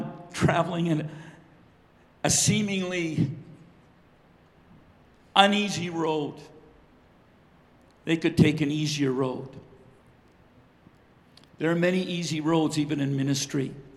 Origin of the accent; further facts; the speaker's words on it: British Columbia, Canada; Carrie and I, we grew up in the Caribou. Actually, I went to high school in the Caribou.